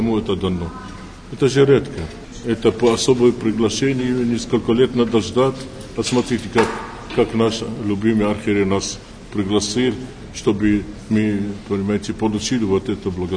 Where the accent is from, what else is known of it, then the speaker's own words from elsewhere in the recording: Beirut, Beirut Governorate, Lebanon; Russian is a second language; Кто бы подумал, что я из Ливана, из Бейрута могу встречаться с вами